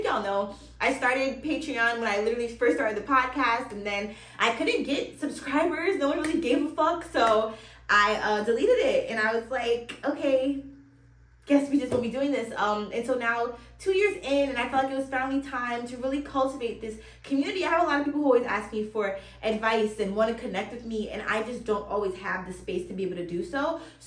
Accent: Queens, New York, United States; I grew up in Queens, New York, and was homeschooled slash unschooled for about 12 years.

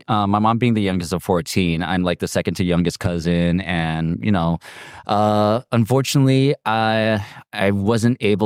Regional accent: California, United States; Essentially pretty much all from Southern California, although I moved around a lot. I was from Long Beach, San Pedro, Torrance, Chula Vista, Imperial Beach, San Isidro.

